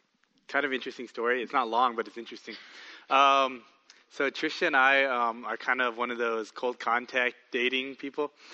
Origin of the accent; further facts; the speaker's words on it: Diamond Bar, California, United States; I grew up in Diamond Bar, so anybody?